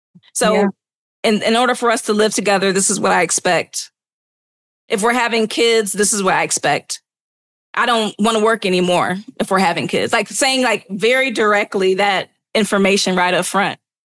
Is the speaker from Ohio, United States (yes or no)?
yes; Cleveland, Ohio, United States; I grew up in Cleveland. Shouts out to Cleveland.